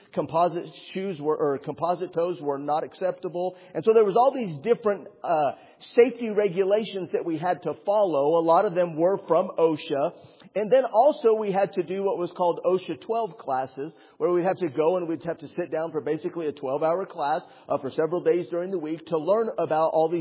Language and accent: English; Estancia, New Mexico, United States; The area, and I grew up in Estancia, New Mexico, is a little bitty rural community and primarily farming.